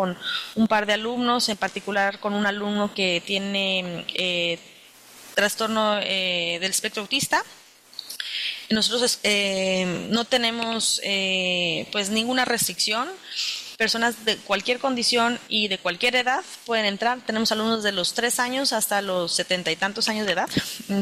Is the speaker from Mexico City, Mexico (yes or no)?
no; La Paz, Baja California Sur, Mexico; Particularmente pues los que somos de La Paz que nos conocemos